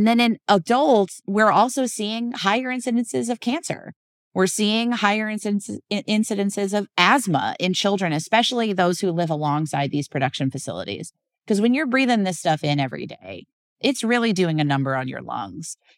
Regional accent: Baton Rouge, Louisiana, United States; now in New Orleans, United States; I actually don't just live in New Orleans. I'm from Louisiana. I grew up in Baton Rouge. I'm fifth generation, at least, Louisiana, and there's another generation coming up behind me.

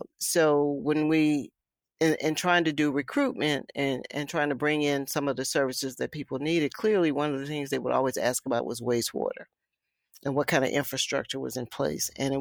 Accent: Alabama, United States; also born or lived in Oklahoma; And when I was living in Oklahoma and I could see, armadillos, something that I didn't see growing up in Alabama.

